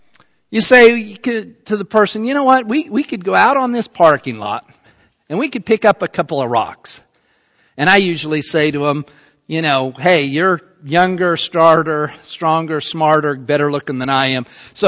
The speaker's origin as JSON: {"language": "English", "town": "Salt Lake City", "region": "Utah", "country": "United States", "said": "Let's say, in my case, they know I'm from Salt Lake City, Utah."}